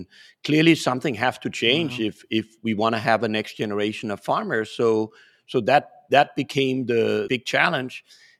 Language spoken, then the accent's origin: English; Denmark; English is a second language; moved away; I grew up in Denmark